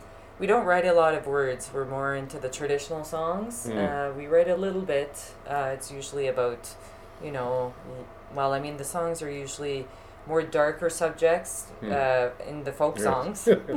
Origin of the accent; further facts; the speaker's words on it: Prince Edward Island, Canada; We're all from Prince Edward Island.